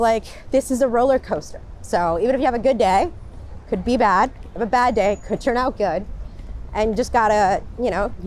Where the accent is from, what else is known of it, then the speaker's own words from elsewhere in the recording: Miami, Florida, United States; Born and raised in Miami, Florida.